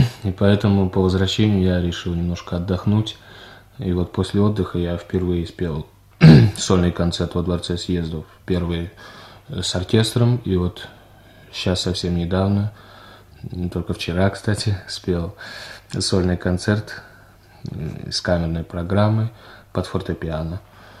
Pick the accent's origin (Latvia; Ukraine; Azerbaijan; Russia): Azerbaijan; Baku; Первые мои спектакли состоялись в моем родном городе Баку.